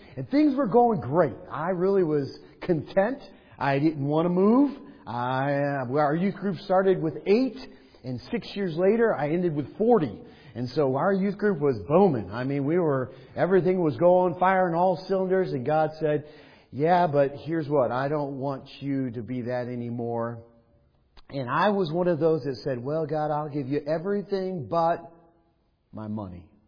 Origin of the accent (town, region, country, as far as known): Chicago, Illinois, United States